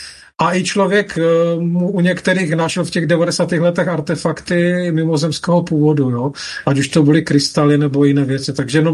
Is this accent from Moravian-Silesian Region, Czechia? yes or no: yes; Ostrava, Moravian-Silesian Region, Czechia; jsem teda samozřejmě z Ostrava jako ty, takže oblast Vítkovic je velice známá